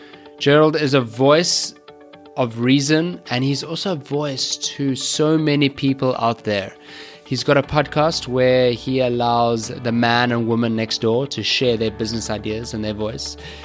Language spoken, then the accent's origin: English; South Africa; I come from South Africa